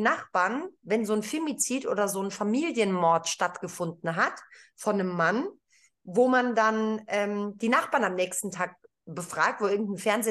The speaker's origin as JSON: {"language": "German", "country": "Greece", "said": "jetzt bin ich Griechin und mir fällt der Begriff nicht"}